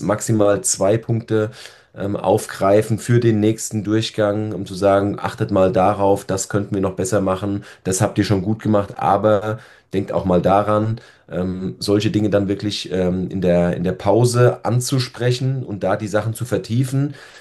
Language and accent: German; Hesse, Germany; Ja, als Hesse heißt das nicht Moin, sondern Gude.